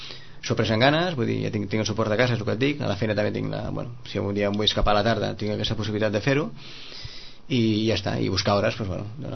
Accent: Sitges, Catalonia, Spain; visc en Sitges, sóc de Sitges, però bueno, però que m'hi sento identificat amb Vilafranca

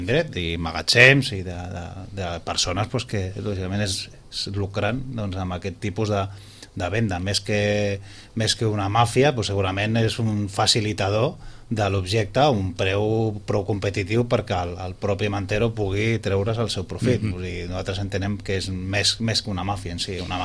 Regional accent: Sitges, Catalonia, Spain; els que som de Sitges de tota la vida

